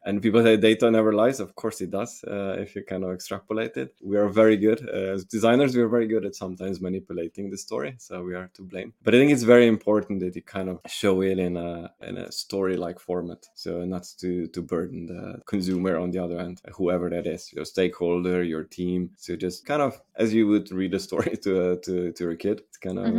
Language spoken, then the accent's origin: English; Slovenia; now in Norway; I'm originally from Slovenia, living in Norway for the past 6 years, heading the design team